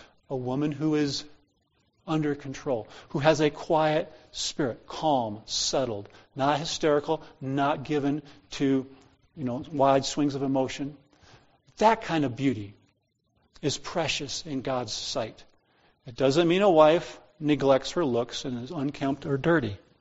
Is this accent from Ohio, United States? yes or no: yes; Ohio, United States; I grew up in Ohio. There were lots of churches that taught women should not braid their hair or wear jewelry based on this passage.